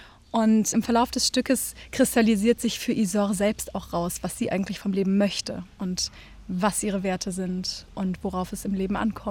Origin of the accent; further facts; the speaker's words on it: Mainz, Rhineland-Palatinate, Germany; moved away as an adult; now in Berlin, Germany; Ich komme aus Mainz ursprünglich, bin zum Studium nach Berlin gegangen, habe dort Bachelor und Master studiert